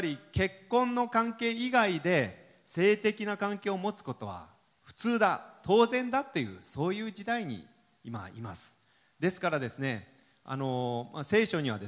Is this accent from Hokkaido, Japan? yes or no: no; Hiroshima, Japan; also born or lived in Yamaguchi; 私山口県で生まれたので、そして広島で育ったので、その昔のところをちょっと見に行ってこうということで行ってきました。